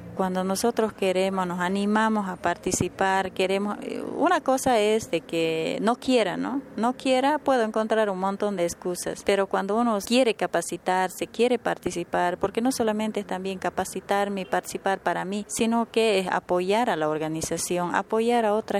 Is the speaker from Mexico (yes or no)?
no; Rodelajitas, Tarija, Bolivia; yo vengo de la comunidad de Rodelajitas, municipio de Entre Ríos.